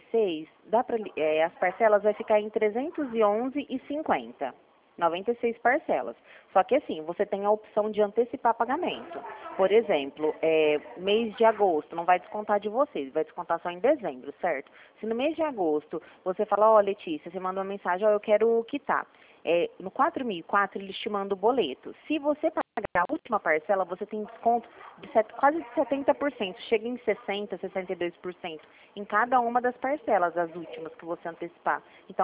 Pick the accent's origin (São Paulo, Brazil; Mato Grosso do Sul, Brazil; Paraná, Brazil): São Paulo, Brazil; Ribeirão Preto; Não, sou de Ribeirão Preto.